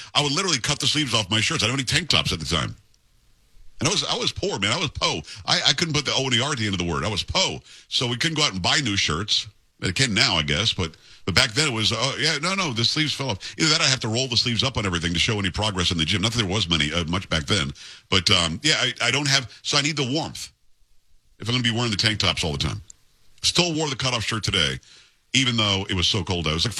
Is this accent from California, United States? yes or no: no; Florida, United States; also born or lived in New York / Michigan; I lived in Michigan a long time. I'm from New York originally. Grew up in Florida, though, so I got used to the warmth.